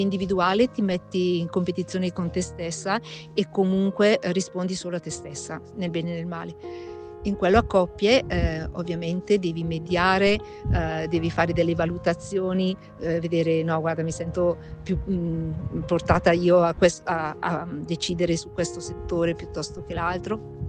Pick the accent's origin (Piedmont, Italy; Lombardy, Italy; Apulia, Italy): Lombardy, Italy; Alzano Lombardo; anche se sono di Bergamo, di Alzano Lombardo.